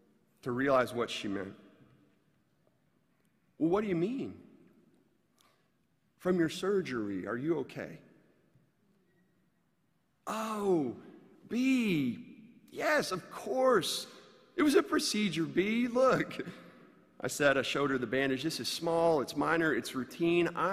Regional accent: Florida, United States; Growing up in Florida as I did, having my shirt off for half of my childhood in the sunshine

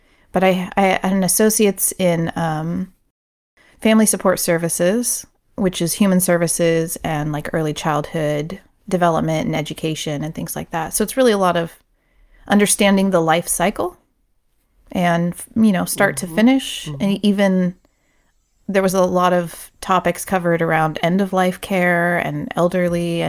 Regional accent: Brookings, United States; And I'm from Brookings, you know.

